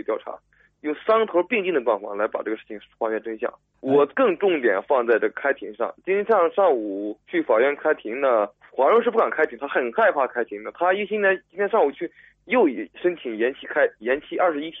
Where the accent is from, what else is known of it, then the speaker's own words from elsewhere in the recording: China; 从我们大陆人来讲